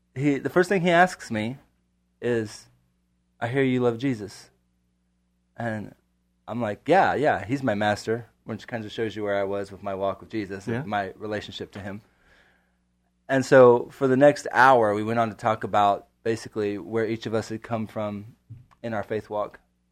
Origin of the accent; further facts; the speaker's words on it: South Carolina, United States; I traveled to South Carolina because I'm from South Carolina.